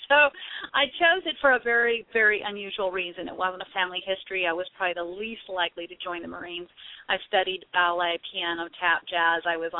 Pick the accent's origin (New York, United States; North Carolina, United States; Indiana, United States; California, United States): California, United States; Sacramento; Well, I grew up in California, primarily Sacramento, California